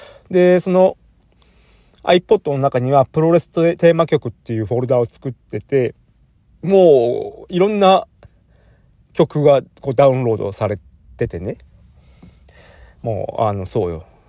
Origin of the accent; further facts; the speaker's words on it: Kobe, Hyogo, Japan; also born or lived in Chiba; 千葉に住んでた時に、帰省で、うちの実家の神戸行く